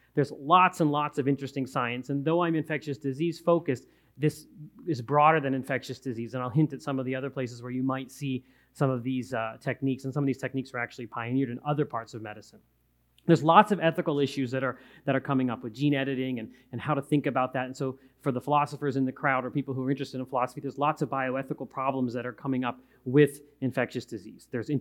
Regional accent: Pittsburgh, Pennsylvania, United States; I gave a talk in Pittsburgh in my hometown

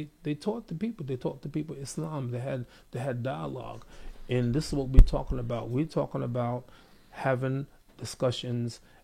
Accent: United States; Ana Amerikiyun, I'm an American. This is my country, and I want the best for my country.

